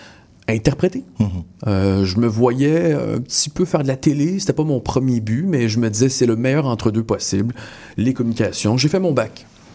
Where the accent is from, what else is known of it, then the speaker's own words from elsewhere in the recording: Montreal, Quebec, Canada; J'ai grandi à Montréal-Nord, mm-hmm. Né d'un père irakien, né d'une mère libanaise. J'ai fait l'école publique.